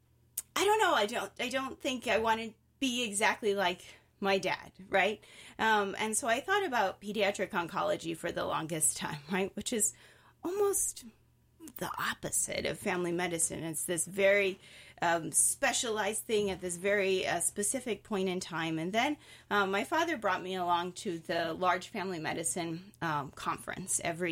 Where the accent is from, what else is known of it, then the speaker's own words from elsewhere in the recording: Wisconsin, United States; I think we're still Wisconsin Badger fans at heart. I grew up in Wisconsin, and we're both from Wisconsin there. So I went to college in Ohio.